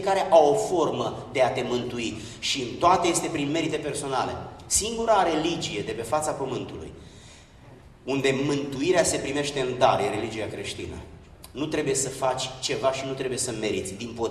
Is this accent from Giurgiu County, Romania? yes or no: yes; Giurgiu, Giurgiu County, Romania; born there; Eu m-am născut în Giurgiu, sub București, pe malul Dunării, la granița cu Bulgaria, acolo unde n-a fost biserică penticostală sau baptistă.